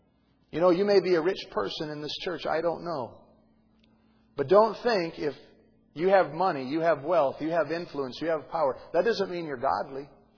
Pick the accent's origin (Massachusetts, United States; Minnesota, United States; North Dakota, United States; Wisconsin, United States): North Dakota, United States; Grand Forks; I was raised up in North Dakota, Grand Forks, a city most people don't even know about. It's primarily Catholic and Protestants.